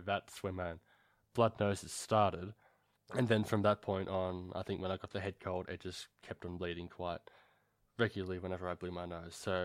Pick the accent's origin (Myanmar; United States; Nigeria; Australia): Australia; No, I'm not from here. I'm fucking Australian.